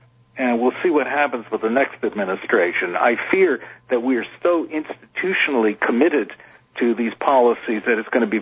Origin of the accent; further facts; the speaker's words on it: United States; It hurts me as an American.